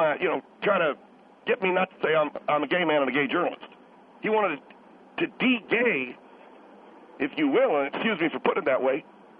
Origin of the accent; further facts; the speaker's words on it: Indianapolis, Indiana, United States; moved away as an adult; And I come from Indianapolis. I moved to California after I got out of the service. Indianapolis is a tremendous city. And it gave me my start in life, obviously.